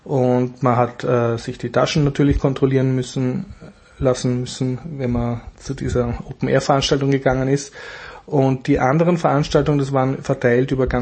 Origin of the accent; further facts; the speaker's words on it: Austria; Mir hat natürlich sehr gut gefallen als Österreicher der Stand von Wir sind Kirche.